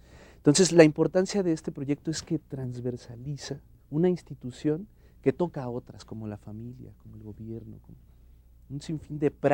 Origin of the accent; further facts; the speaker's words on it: Mexico; uno de los mejores ejercicios que podemos hacer como mexicanas, como mexicanos, es dialogar con el otro.